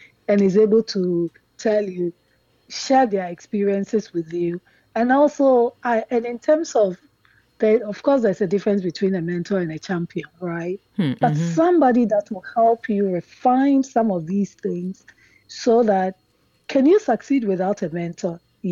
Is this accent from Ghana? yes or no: yes; Ghana; I remember when I was growing up in Ghana, she had this 31st December women's thing.